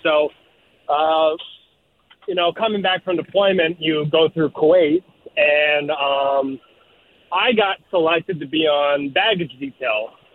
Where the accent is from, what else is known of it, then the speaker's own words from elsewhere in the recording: United States; You know, I'm originally from the Washington area, so I'm used to maybe maxing out at 80, 90 degrees for like a week.